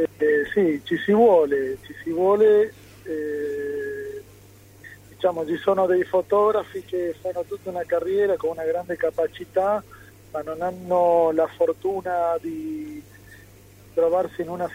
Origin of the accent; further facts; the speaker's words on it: Argentina; now in Italy; io sono d'origine italiano, mi trovo molto bene qui e la società con cui sono cresciuto in Argentina ha molti parametri in comune.